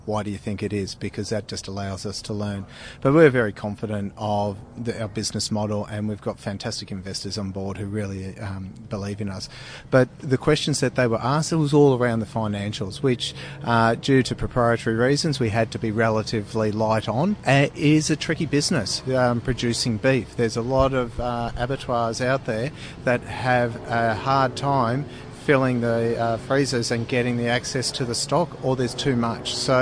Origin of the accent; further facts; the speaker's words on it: Victoria, Australia; and I'm from Southern Victoria.